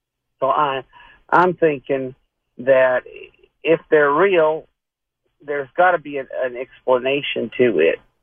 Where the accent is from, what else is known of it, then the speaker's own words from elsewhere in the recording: Whidbey Island, Washington, United States; I'm 62 years old, but I grew up in Washington State on Whidbey Island.